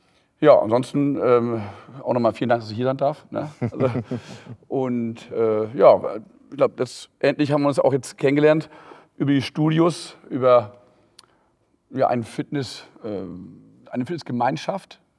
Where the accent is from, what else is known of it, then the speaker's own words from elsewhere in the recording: Northern Germany, Germany; Und dann dachte ich, ach, ich komme ja aus dem Norden, kann ich da ja auch machen.